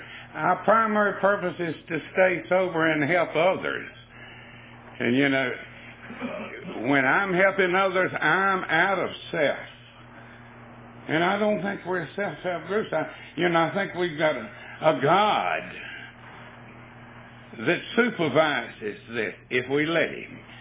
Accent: Durham, North Carolina, United States; And Durham, it's my hometown.

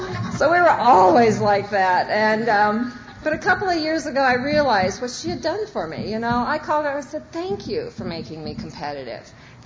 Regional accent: Iowa, United States; And I grew up in Iowa, which was kind of... Actually, it's kind of like here a little bit. And I was embarrassed about being from Iowa from the moment I knew I was from Iowa, you know.

